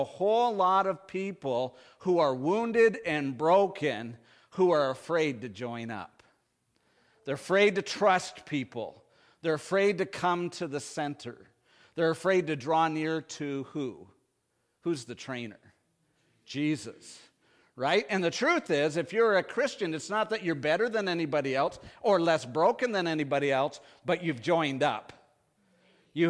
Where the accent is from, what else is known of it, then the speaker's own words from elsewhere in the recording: Canada; I think sometimes because I'm Canadian